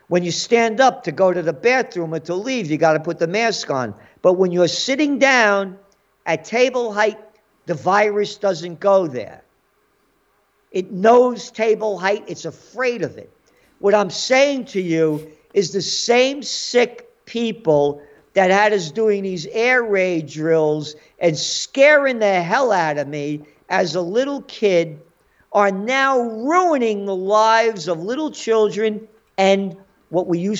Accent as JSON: {"language": "English", "town": "Bronx", "region": "New York", "country": "United States", "tie": "born there", "said": "and I was born in the Bronx, so I was born to be free."}